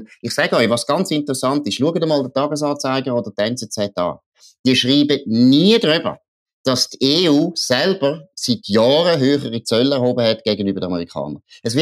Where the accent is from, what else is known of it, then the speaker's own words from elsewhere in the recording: Switzerland; Und da auch als Schweizer kann man sich noch nicht zurücklehnen